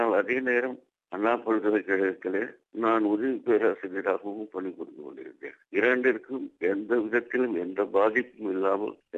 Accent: Tiruchirappalli, Tamil Nadu, India; நான் திருச்சியில பிறந்தவன். திருச்சியில தான் என்னுடைய உயர்நிலைப்பள்ளி படிப்பு, கல்லூரி படிப்பு எல்லாம் நடந்தது.

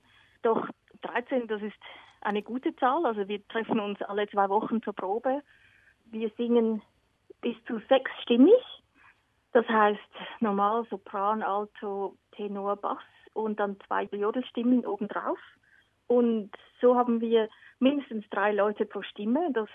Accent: Switzerland; Ja, wir 9 Schweizer sind alle da geboren in der Schweiz.

